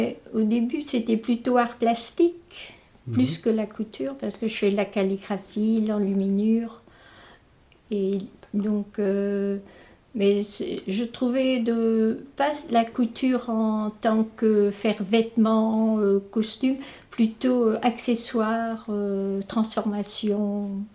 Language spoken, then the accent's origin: French; Belgium; now in France; Au départ, je suis belge, donc je viens de Belgique. Je suis laborantine, donc en Belgique, j'ai travaillé dans un laboratoire Esso Chemical. Et puis, je suis arrivée en France